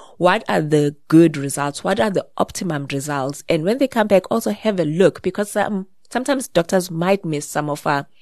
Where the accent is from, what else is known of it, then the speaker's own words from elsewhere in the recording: Pietermaritzburg, KwaZulu-Natal, South Africa; I'm from Pietermaritzburg, KZN.